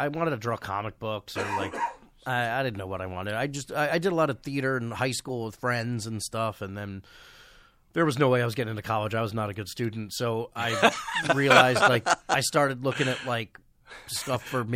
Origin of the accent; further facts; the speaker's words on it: Eastchester, New York, United States; Westchester. I grew up in Eastchester.